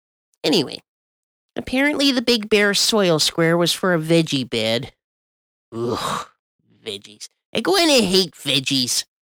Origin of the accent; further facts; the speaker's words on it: Colombia; Do I look like a goddamn Mexican to you? No, I don't, because I'm from Colombia, God's country.